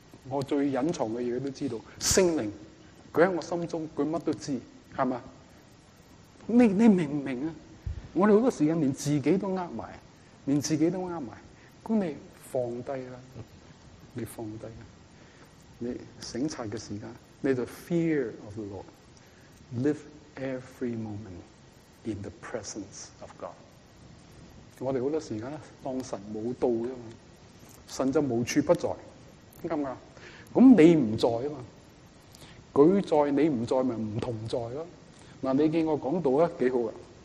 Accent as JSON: {"language": "Cantonese", "country": "China", "said": "我中国人好有良心，系咪？"}